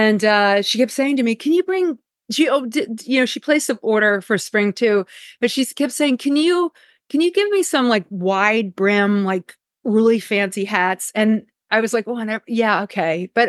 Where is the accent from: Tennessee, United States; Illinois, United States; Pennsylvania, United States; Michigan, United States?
Pennsylvania, United States; Well, I'm a PA girl. So I studied costume design in Pennsylvania